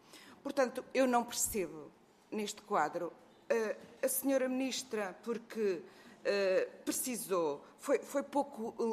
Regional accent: Beira, Portugal; Na minha terra, que sou beira

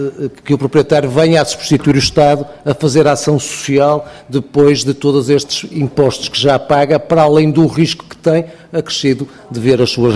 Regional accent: Norte, Portugal; mas eu como sou do Norte também tenho sempre esta tendência a achar que Norte é nacional.

